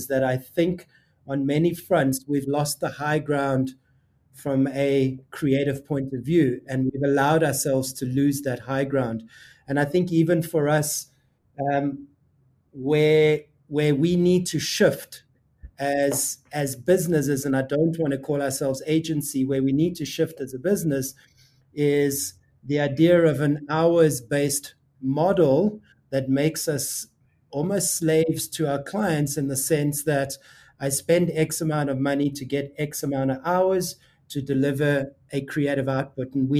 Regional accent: South Africa; you know, for when we did South African tourism, you know, we're South African and we're African.

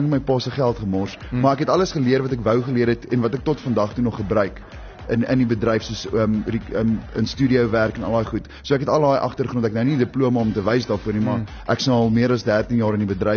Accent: Pretoria, Gauteng, South Africa; born there; ek was in Pretoria gebore. En ek was in hoërskool Swartkop, hierso net hier om die hoek, maar net tot so standaard 7, en toe gaan ek standaard 9 in matriek, het ek koshuis toe gegaan in Bronkhorstspruit

